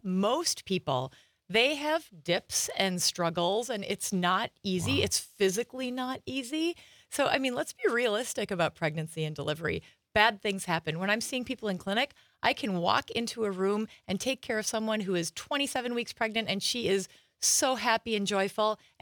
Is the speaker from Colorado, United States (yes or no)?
no; Kaukauna, Wisconsin, United States; I grew up here in Kaukauna, so just south of here.